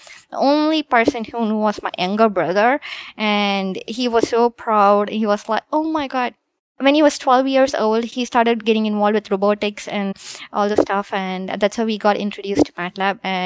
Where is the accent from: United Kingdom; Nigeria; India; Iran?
India; now in United States; So growing up in India, it's always British English. And I had so much trouble when I moved here.